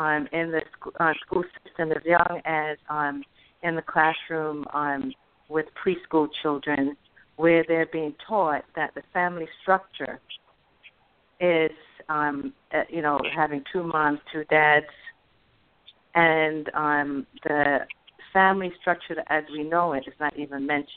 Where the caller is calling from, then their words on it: Manhattan, New York, United States; I'm calling from Manhattan.